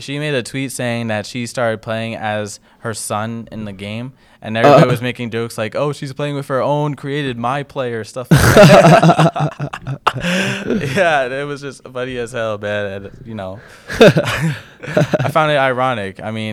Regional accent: New Rochelle, New York, United States; Oh, I'm from New Rochelle. That's like basically

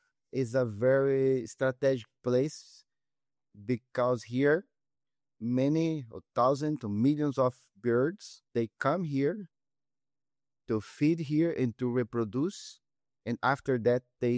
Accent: Brazil; English is a second language; also born or lived in Peru; But I was an elder from Brazil.

